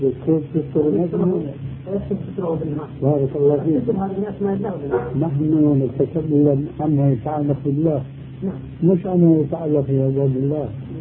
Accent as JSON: {"language": "Arabic", "country": "Syria", "said": "نحن عندنا كلمات تباهي هذه وكلها لا تجوز عندنا في سوريا"}